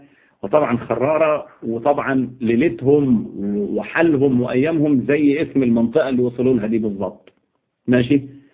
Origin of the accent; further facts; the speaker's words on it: Egypt; احنا عندنا في مصر هنا الشيخه ام خديجه